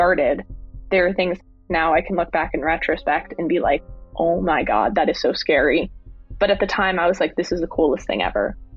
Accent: New York, United States; I'm from New York and I lived in New York.

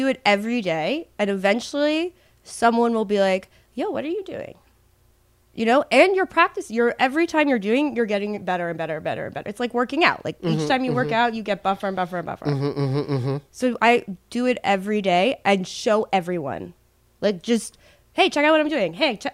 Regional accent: United States; Like, I'm American.

